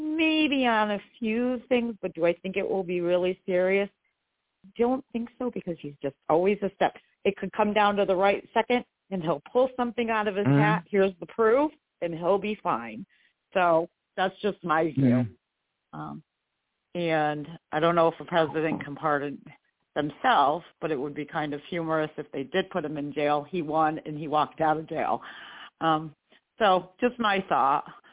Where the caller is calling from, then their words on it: New York, United States; I'm in New York State.